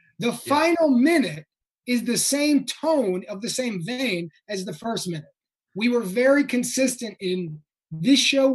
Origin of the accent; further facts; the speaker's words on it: Illinois, United States; You know, I grew up outside Chicago